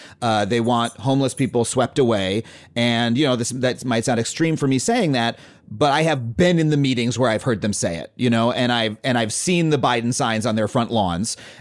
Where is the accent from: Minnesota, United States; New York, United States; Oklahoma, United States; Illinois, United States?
New York, United States; And I grew up on Long Island.